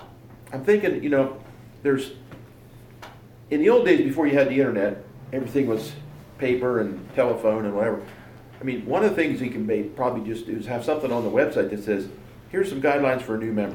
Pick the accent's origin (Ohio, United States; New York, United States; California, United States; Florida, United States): New York, United States; But there's a Keystone VHF club down in where I grew up down in New York